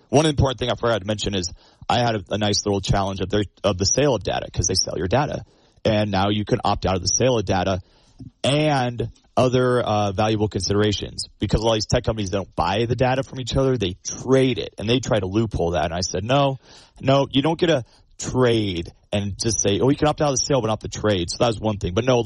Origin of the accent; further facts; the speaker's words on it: Roundup, Montana, United States; I'm from Roundup, as you know.